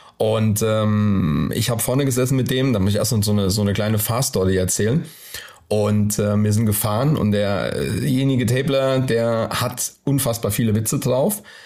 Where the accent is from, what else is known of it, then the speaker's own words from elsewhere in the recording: Germany; accent: Low German; Ich rede ja Plattdeutsch, also mit meinem Papa spreche ich nur Plattdeutsch und hier versuche ich relativ gutes Hochdeutsch zu sprechen.